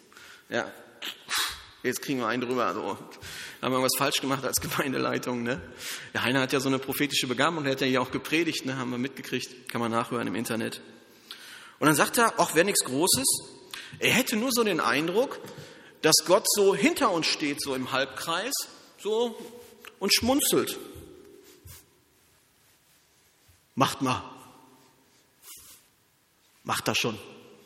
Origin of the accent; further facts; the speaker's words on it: Germany; Und natürlich bin ich Deutscher und ich bin auch Perfektionist.